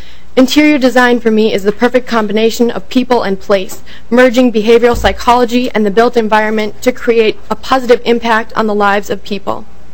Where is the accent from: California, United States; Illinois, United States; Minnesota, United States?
Minnesota, United States; St. Cloud; I'm originally from the St. Cloud area.